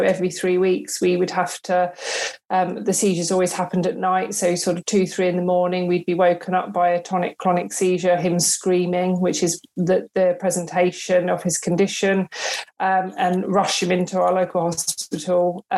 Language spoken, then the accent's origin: English; Brighton, South East England, United Kingdom; I come from Brighton originally, so on the south coast. I grew up there